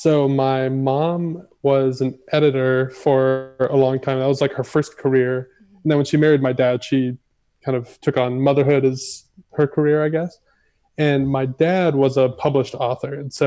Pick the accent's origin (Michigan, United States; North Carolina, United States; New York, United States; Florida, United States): Florida, United States; also born or lived in Tacoma, Washington / Massachusetts; now in Austin, United States; And so when my dad retired from the military, we moved to Florida. So I more or less grew up there, spent I spent like 12 years in Florida before moving to Austin.